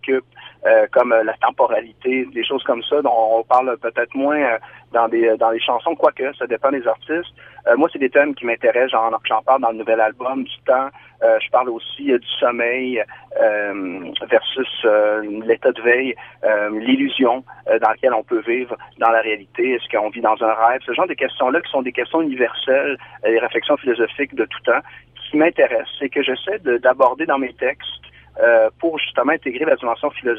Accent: Quebec City, Quebec, Canada; born there; c'est un nom d'origine paraguayenne, donc d'Amérique du Sud, où on parle en espagnol. Moi, ma langue maternelle, c'est quand même le français. Je suis né à Québec.

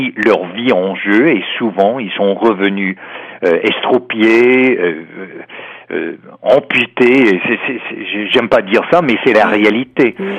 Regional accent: Texas, United States; born there; French is a second language; je suis en tant qu'Américain, né au Texas en 1950.

